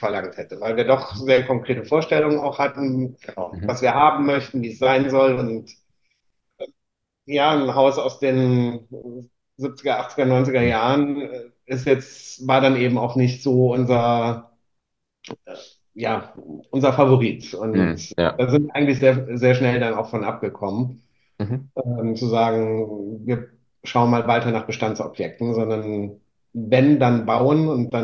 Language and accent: German; Saarland, Germany; Überlegung, ob wir schauen im Saarland einfach, wie es da ausschaut. Und auch jetzt dann im Nachbarort, wo ich aufgewachsen bin, haben wir das Grundstück dann gefunden.